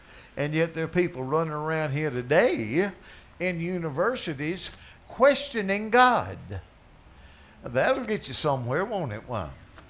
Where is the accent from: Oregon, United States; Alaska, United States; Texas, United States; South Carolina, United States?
South Carolina, United States; Anderson; accent: Southern drawl; my relatives are from Canada. And I'm from Anderson, South Carolina, with my drawl